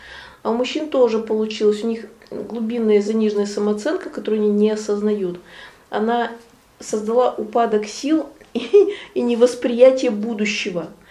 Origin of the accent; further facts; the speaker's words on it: Yagry, Arkhangelsk Oblast, Russia; мое детство на Яграх гуляли козы. И молодость.